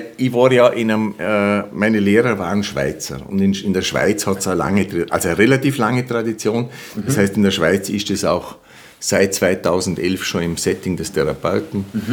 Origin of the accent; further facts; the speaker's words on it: Vorarlberg, Austria; born there; German is a second language; Ja, also geboren bin ich in Vorarlberg und die größte Gemeinde in ganz Österreich und bei mir ist definitiv Deutsch die erste lebende Fremdsprache.